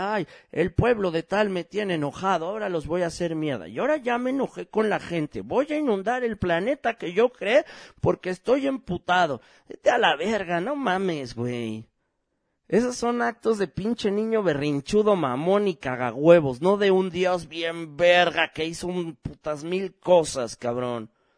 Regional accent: Mexico; somos mexicanos

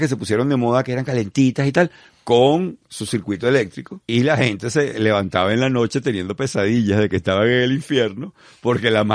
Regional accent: Venezuela; Porque nadie le presta tanta atención al aspecto físico como el venezolano, desde la colonia.

